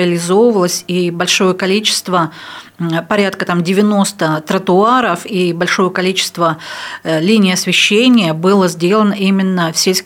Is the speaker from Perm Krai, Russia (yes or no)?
yes; Chaykovsky, Perm Krai, Russia; Я родом из Чайковского.